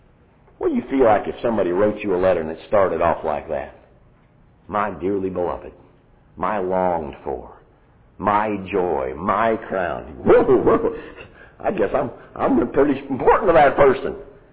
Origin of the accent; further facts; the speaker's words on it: Tennessee, United States; We're all from Tennessee, and we're all UT fans, and we all love the Chicago Bears.